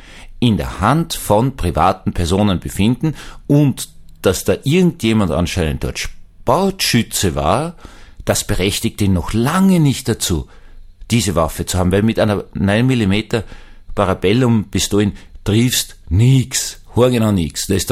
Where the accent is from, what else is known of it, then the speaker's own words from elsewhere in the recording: Vienna, Austria; Ich bin Wiener, ich sehe das nicht.